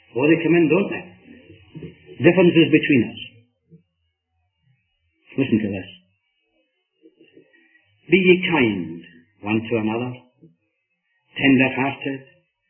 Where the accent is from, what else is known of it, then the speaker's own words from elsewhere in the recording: Kilmarnock, Scotland, United Kingdom; Because I come from Kilmarnock, many folks will speak to me about John Ritchie.